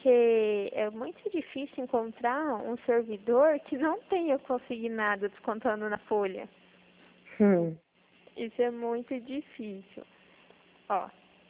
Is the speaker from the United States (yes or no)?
no; Dourados, Mato Grosso do Sul, Brazil; Eu sou daqui de Dourados também.